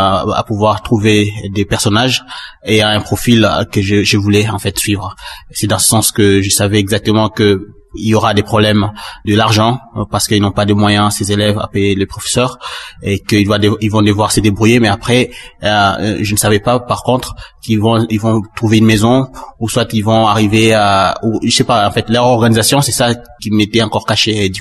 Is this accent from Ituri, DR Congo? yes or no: no; Kisangani, Tshopo, DR Congo; parce que Kisangani, c'est ma ville natale. C'est la ville où je suis né et grandi.